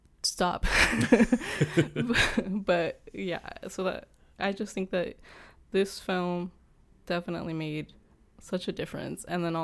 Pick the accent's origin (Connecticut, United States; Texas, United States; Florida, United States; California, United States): Texas, United States; I grew up in Texas.